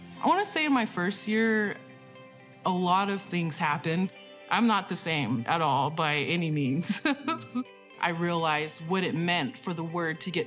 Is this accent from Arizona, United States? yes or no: yes; Window Rock, Arizona, United States; I'm from Window Rock, Arizona. From the Navajo Nation. I was living in Austin at the time